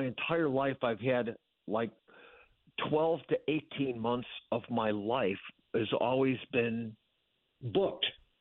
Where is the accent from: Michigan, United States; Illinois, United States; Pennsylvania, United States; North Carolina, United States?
Illinois, United States; Chicago; And you know, I'm from Chicago.